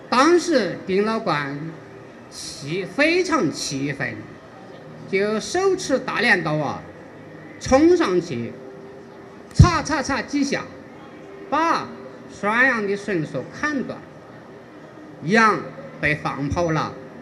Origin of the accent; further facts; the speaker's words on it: Kunming, Yunnan, China; 我是地道的梁翁山人，普通话我说不好，我只能用我们梁翁山的方言与大家讲述故事的情节。我现年70岁，也住过铜陵，所以祖祖辈辈呢都生活在梁翁山